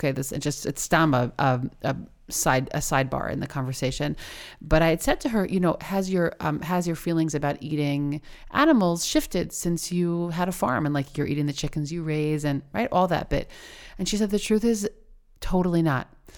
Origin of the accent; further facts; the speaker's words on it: United States; accent: American; my American accent doesn't help me say that well